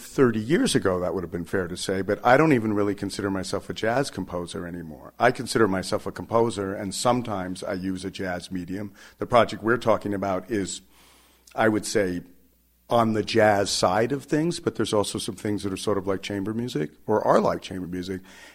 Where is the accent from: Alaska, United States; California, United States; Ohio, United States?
California, United States; also born or lived in New York City / Arizona; I was born in New York City, and my parents were New Yorkers, but I wasn't raised there. They actually moved west when I was two. We moved to Arizona briefly. I don't really remember it. And then we moved to California.